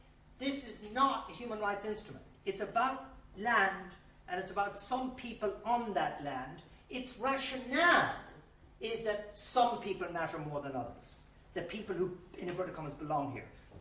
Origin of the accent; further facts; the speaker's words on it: Ireland; I speak as an Irishman, how completely invisible the Irish have been in this whole thing.